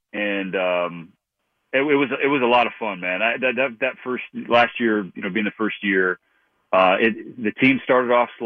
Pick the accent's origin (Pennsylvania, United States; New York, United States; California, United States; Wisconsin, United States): California, United States; Long Beach; You know, I was born in Long Beach and grew up south of LA.